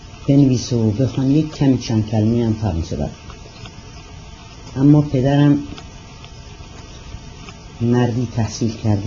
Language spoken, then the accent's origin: Persian; Rasht, Gilan, Iran; born there; من در شهر رشت در یک خانواده نسبتاً مرفهی به دنیا آمدم.